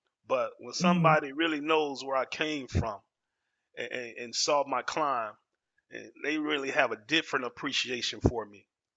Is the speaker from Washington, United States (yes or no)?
no; Dallas, Texas, United States; I was born and raised in Dallas, but I don't live in my old neighborhood.